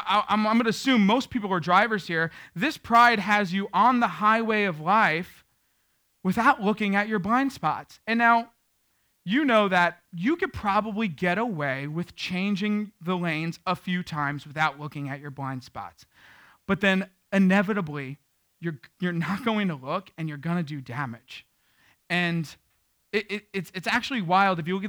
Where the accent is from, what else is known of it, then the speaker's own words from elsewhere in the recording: Queens, New York, United States; You got to understand, I came from Queens where they would triple bag a stick of gum for you without blinking an eye.